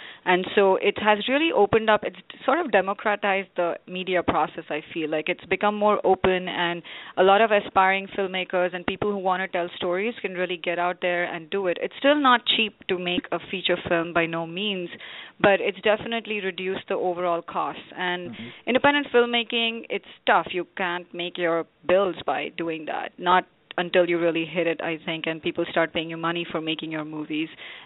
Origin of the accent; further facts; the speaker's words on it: Hyderabad, Telangana, India; English is a second language; moved away as an adult; now in United States; Yeah, I am born and raised in Hyderabad